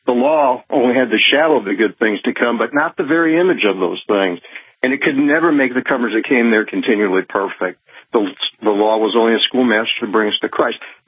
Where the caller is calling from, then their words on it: McKinney, Texas, United States; I'm calling from McKinney today